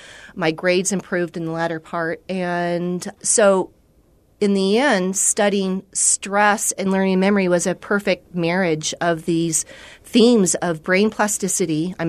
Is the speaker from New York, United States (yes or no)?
no; California, United States; I grew up in California.